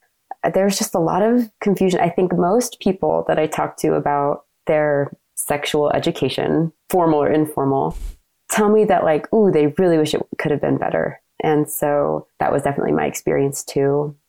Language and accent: English; Issaquah, Washington, United States; now in Cache Valley, United States; born and raised in Issaquah, Washington, near Seattle. And I now live in Cache Valley. I am going to Utah State doing my PhD here in marriage and family therapy.